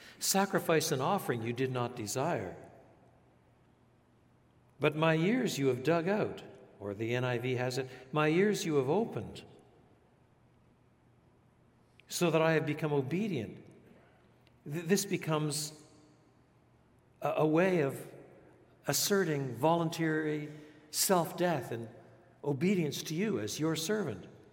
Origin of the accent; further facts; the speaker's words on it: Quebec, Canada; born there; I was born in French Canada. So I was reared in both English and French.